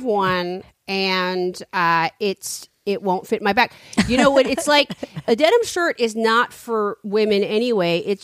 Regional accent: San Francisco, California, United States; I'm from San Francisco.

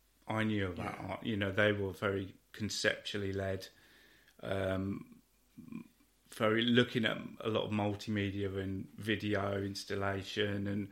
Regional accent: South West England, United Kingdom; also born or lived in Watford; I grew up in the West Country, actually.

